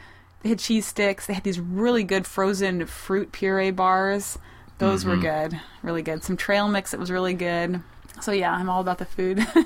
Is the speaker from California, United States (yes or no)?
no; Lewistown, Montana, United States; now in Missouri, United States; I'm like, well, I live in Missouri, but I'm from Montana. Maybe I have too much Montana pride.